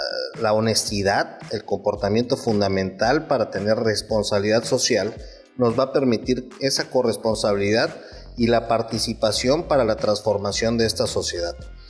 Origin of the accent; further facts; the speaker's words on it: Campeche, Mexico; nosotros como mexicanos y como campechanos